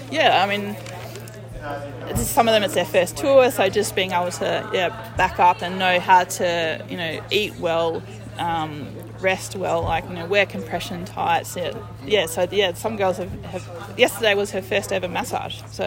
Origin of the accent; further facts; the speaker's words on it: Adelaide, South Australia, Australia; you know, we're all from Adelaide. We've all ridden these roads.